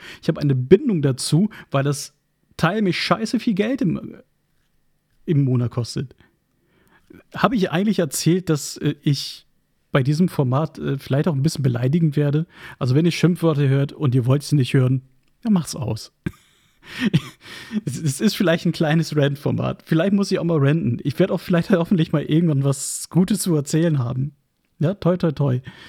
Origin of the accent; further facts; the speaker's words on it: Oldenburg, Lower Saxony, Germany; meiner Heimatstadt Oldenburg. Und ich fahre diese Strecke täglich nach Oldenburg. Täglich.